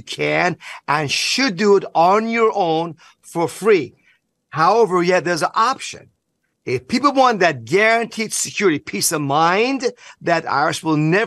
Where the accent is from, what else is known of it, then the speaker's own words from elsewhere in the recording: Iran; I'm from Iran.